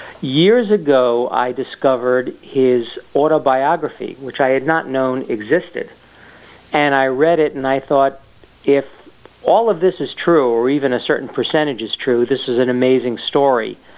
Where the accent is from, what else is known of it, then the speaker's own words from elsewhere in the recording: New York, United States; When I was a kid growing up in New York, in my parents' house